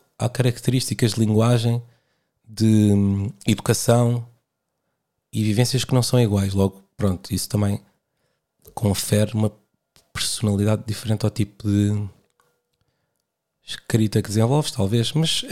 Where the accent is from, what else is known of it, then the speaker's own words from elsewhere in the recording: Portugal; mas enquanto portugueses, a adotarmos a palavra humorista como definição.